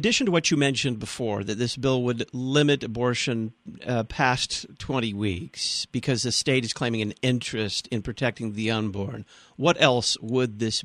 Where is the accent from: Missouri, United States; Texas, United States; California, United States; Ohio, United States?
Texas, United States; My home state of Texas recently is working a bill banning late-term abortions and making other requirements of abortion clinics in that state.